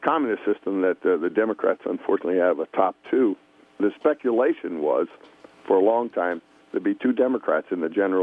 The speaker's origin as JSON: {"language": "English", "region": "Pennsylvania", "country": "United States", "tie": "born or raised there", "said": "Michigan, Wisconsin, Pennsylvania, my home state"}